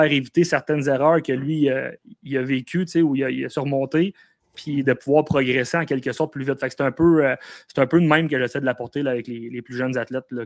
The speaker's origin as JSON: {"language": "French", "region": "Quebec", "country": "Canada", "said": "Puis on s'entend que je viens de l'Abitibi. Fait que du monde, des connaissances dans le coin de Montréal, j'en avais pas."}